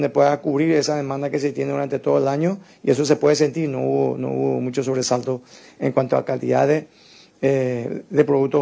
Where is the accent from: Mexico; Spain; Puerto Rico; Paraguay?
Paraguay; nosotros como paraguayos tenemos que estar trabajando